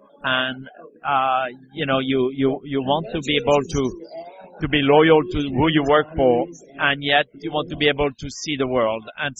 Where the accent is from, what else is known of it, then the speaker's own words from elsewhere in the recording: Lyon, Auvergne-Rhône-Alpes, France; English is a second language; I am from Lyon. I'm from the town of Paul Bocuse